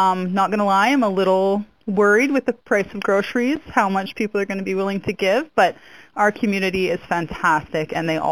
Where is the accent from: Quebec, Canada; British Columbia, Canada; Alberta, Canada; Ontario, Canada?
British Columbia, Canada; my hometown in BC does something similar.